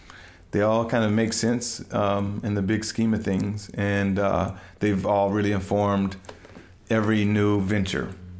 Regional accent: San Francisco, California, United States; I was born in 1966 in the Haight-Ashbury. I grew up, went to middle school, you know, at a school called San Francisco Community School. I went to high school in San Francisco.

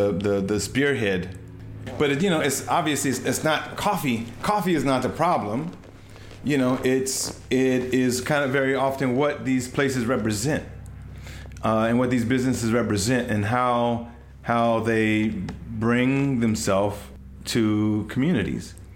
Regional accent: San Francisco, California, United States; I was born in 1966 in the Haight-Ashbury. I grew up, went to middle school, you know, at a school called San Francisco Community School. I went to high school in San Francisco.

